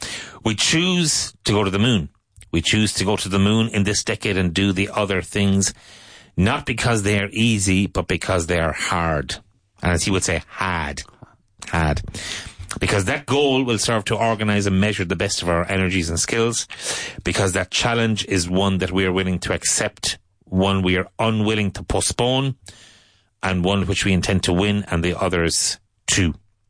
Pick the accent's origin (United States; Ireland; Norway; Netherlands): Ireland; Cork, Munster; Which is my hometown.